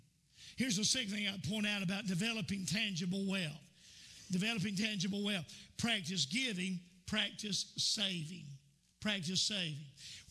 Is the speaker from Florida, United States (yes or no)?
yes; Hilliard, Florida, United States; Hilliard, Florida. And Hilliard's so small, you have to go to Jacksonville to turn around. And but I was raised in Hilliard, Florida. I was raised in a house that was never completed.